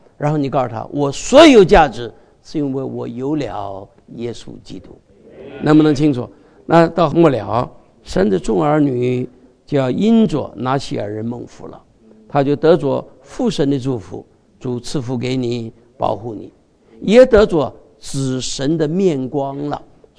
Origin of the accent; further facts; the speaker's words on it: Cleveland, Ohio, United States; 你从哪儿来的？我说克利夫兰